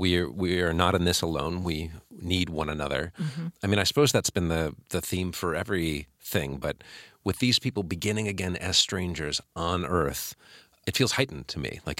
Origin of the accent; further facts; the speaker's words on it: Arizona, United States; I'm from Arizona, so I kind